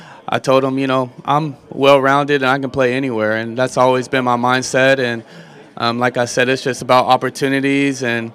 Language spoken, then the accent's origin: English; Dallas, Texas, United States; I grew up in Dallas, Texas, so I would say the Cowboys.